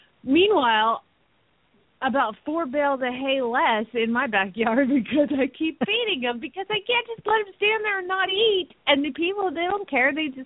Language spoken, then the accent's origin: English; Phoenix, Arizona, United States; from Phoenix, Arizona